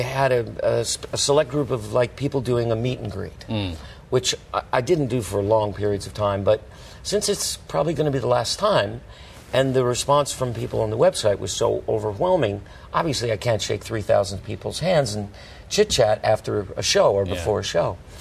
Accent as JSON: {"language": "English", "town": "Los Angeles", "region": "California", "country": "United States", "tie": "born or raised there", "also_born_or_lived": "Las Vegas", "moved": "as an adult", "lives_now": "Fort Lauderdale, United States", "said": "which is where I grew up. All of my family is in Los Angeles. I moved from Las Vegas to Fort Lauderdale, and I guess I'm not a Hollywood guy."}